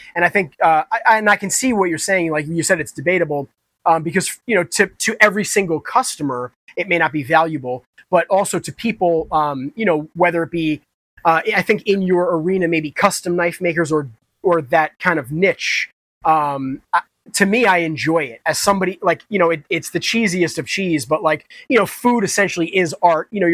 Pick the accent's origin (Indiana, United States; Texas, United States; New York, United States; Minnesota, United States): New York, United States; But yeah, I grew up in Dutchess County. I still currently live in Dutchess County. I've lived in many other places throughout the United States.